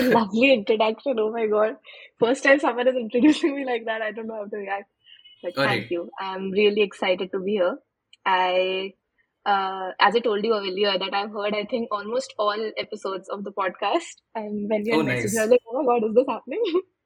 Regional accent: Indore, Madhya Pradesh, India; English is a second language; So I was born and brought up in Indore in a joint family.

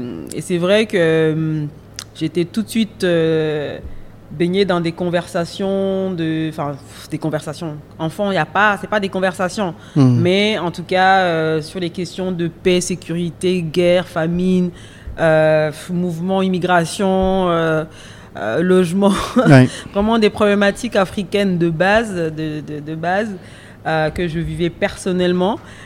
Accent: Rwanda; also born or lived in Belgium / France; je suis rwandaise, j'ai vécu au Rwanda, je suis née au Rwanda, j'ai vécu le génocide, j'étais là

